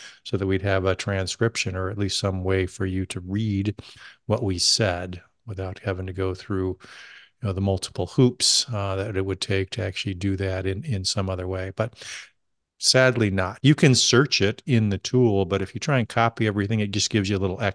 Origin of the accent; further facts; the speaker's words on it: California, United States; accent: California; maybe it's not as good with my California accent